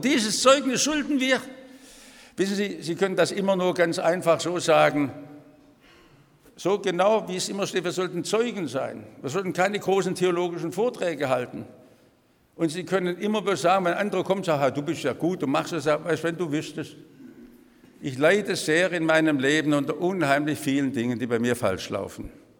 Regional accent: Germany; ich bin doch Deutscher mit der notvollen Geschichte

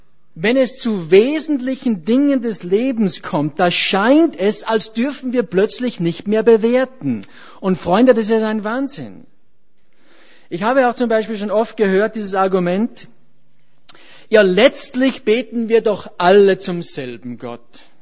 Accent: Austria; Gerade vor 2 Monaten hatte ich eine Skitourenwoche bei uns zu Hause in Österreich.

